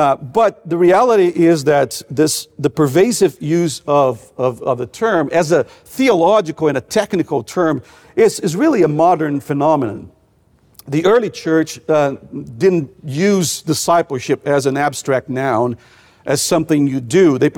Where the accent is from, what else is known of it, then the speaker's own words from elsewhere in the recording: Brazil; I grew up in Brazil in the 80s and 90s. We used to do one-on-one evangelism in our town.